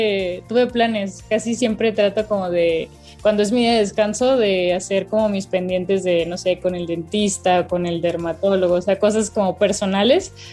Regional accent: Los Cabos, Baja California Sur, Mexico; now in Mexico City, Mexico; desde que me vine a la Ciudad de México vivo sola. Mis papás se quedaron en Los Cabos, de donde soy

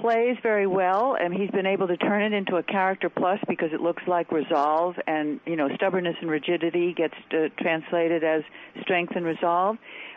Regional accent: United States; as I do too as an American

